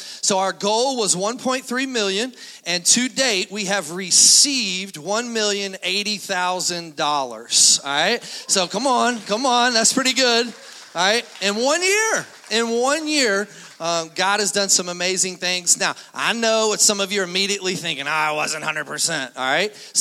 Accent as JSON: {"language": "English", "region": "Kentucky", "country": "United States", "said": "Sorry. I'm from Kentucky. We say Kroger's."}